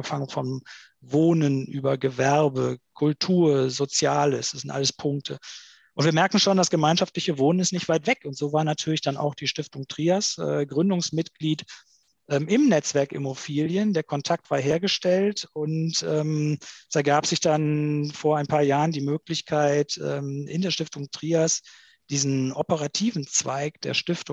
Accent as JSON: {"language": "German", "town": "Bad Honnef", "region": "North Rhine-Westphalia", "country": "Germany", "tie": "born or raised there", "said": "hab ich live miterlebt in meiner Heimatstadt Bad Honnef."}